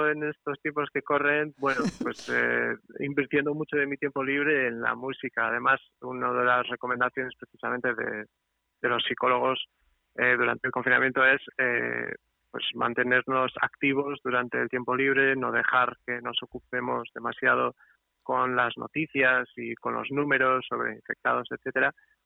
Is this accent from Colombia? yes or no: no; Portugal; Spanish is a second language; moved away as an adult; now in San Sebastián, Spain; en realidad soy un enfermero portugués, que en 2009 se vino a vivir a Donosti por trabajo.